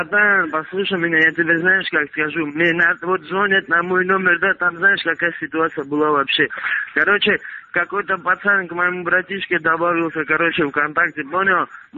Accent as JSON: {"language": "Russian", "country": "Georgia", "said": "я сам грузин."}